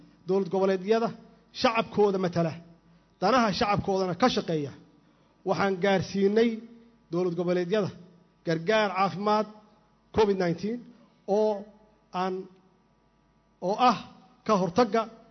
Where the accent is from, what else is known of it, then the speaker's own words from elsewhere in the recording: Mogadishu, Banaadir, Somalia; caasimadda Muqdisho oo aanu wada jecelnahay oo aanu si gaar ah meel gaar ah iga taala oo aan ku dhashay oo aan luqluq u aqaano oo aan ku koray